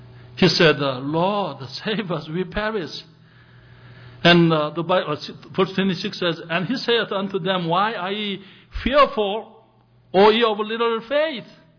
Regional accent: Busan, South Korea; And we had friends from Busan, my hometown.

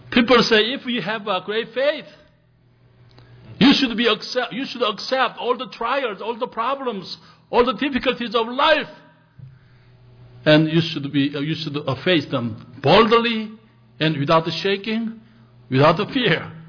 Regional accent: Busan, South Korea; And we had friends from Busan, my hometown.

